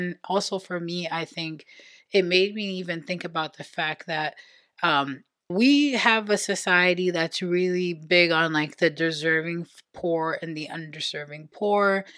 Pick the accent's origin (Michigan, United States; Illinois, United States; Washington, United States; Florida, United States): Florida, United States; especially for me growing up in Florida, growing up in an evangelical circle